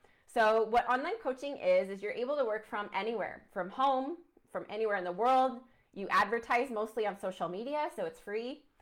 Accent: Idaho Falls, Idaho, United States; I saw people from my hometown of Idaho Falls, like posting on social media

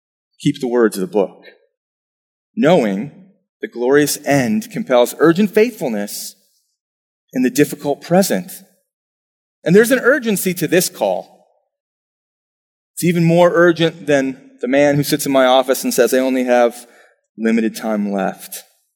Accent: Lake Elmo, Minnesota, United States; Growing up in Lake Elmo, Minnesota, my family and I lived in the same home for 18 years.

